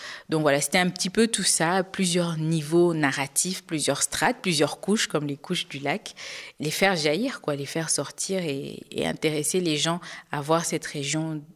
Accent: Bukavu, South Kivu, DR Congo; moved away as an adult; also born or lived in Kinshasa; now in Belgium; une région dont je suis originaire, donc la région du Sud Kivu, à Bukavu. J'ai grandi et j'ai fait mes études jusqu'à un certain âge avant d'aller à Kinshasa dans la capitale.

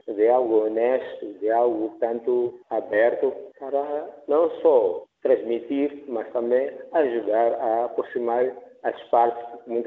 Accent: Mozambique; para nós, como moçambicanos, nós, grupos da sociedade civil, sentimos-nos mais confortáveis

